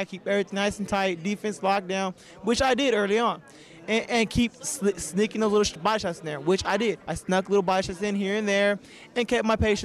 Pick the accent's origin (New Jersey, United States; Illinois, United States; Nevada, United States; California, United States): California, United States; Sacramento; And no matter where I fight, I still represent my home. You know, I'm still from Sac.